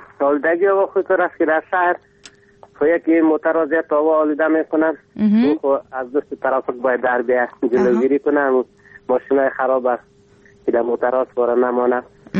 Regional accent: Ghorband, Parwan, Afghanistan; افغان هستم از غربند.

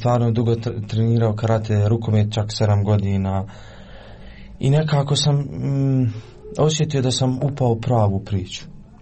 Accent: Gornji Vakuf-Uskoplje, Federation of Bosnia and Herzegovina, Bosnia & Herzegovina; Da, ja upravo dolazim iz mjesta gdje je bilo tokom, kako da kažem, ovog zadnjeg rata, bilo je jako teško. Jer dolazim iz mjesta gdje je podijeljeno. Gornji Vakuf Uskoplje

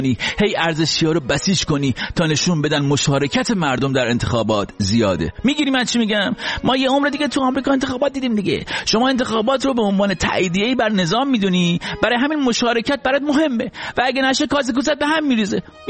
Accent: Iran; آخه میدونی من ایرانی هستم

